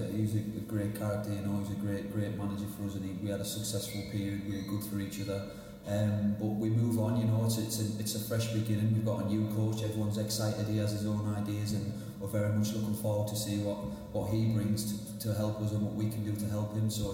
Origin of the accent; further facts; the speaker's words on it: Middlesbrough, North East England, United Kingdom; And it's my hometown. So everybody, it's only a small town in the UK, so everybody's buzzing